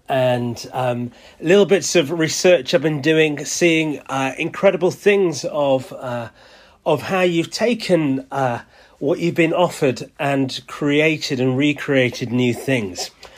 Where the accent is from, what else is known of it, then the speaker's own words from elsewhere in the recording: Leeds, Yorkshire and the Humber, United Kingdom; Now, I was born and raised in Leeds.